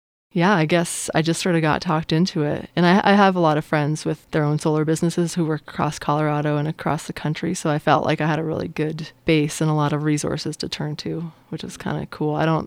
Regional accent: Eastern Canada, Canada; also born or lived in New England; I grew up in Canada. Yeah, again, in Eastern Canada, and then spent a lot of time in New England. We had family in New Hampshire.

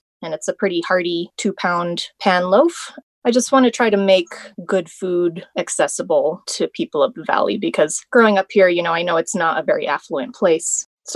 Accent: Fort Garland, Colorado, United States; but I grew up more in the Fort Garland area.

